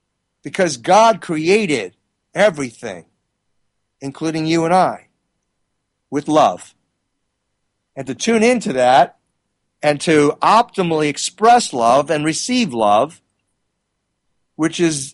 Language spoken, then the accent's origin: English; Philadelphia, Pennsylvania, United States; And I'm from Philadelphia.